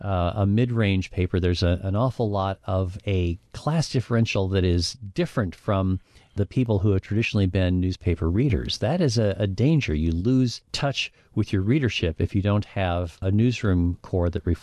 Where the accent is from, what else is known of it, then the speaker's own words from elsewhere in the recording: Rapid City, South Dakota, United States; the first newsroom I worked in at my hometown paper in Rapid City, South Dakota